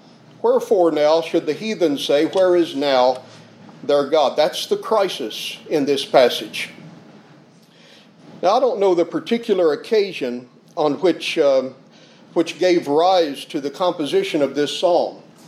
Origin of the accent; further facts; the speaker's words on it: the South, United States; You know, growing up in the South, I didn't know anybody who was an atheist when I was a boy growing up.